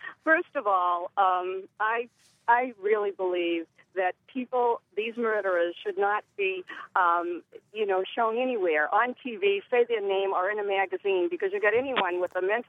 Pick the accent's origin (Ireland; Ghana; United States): United States; Watertown, Massachusetts; I'm from Watertown